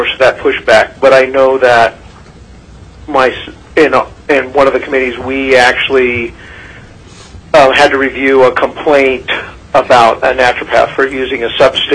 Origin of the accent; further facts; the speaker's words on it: Sitka, Alaska, United States; also born or lived in Palmer; now in Juneau, United States; I'm a family doctor here in Juneau, Alaska. I was born in Palmer and raised in Sitka.